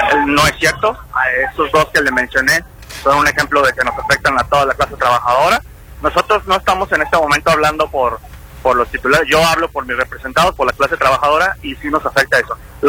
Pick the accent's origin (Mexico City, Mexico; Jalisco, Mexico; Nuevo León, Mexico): Jalisco, Mexico; Zapopan; soy de Zapopan